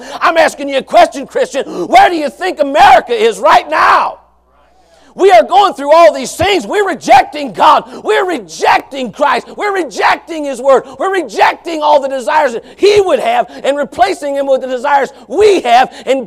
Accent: United States; Hogwash. I'm an American.

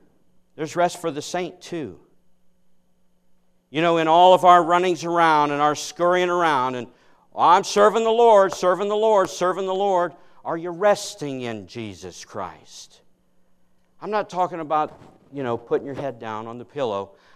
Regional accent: United States; I know none of you people in here have any bills, amen? We're from America.

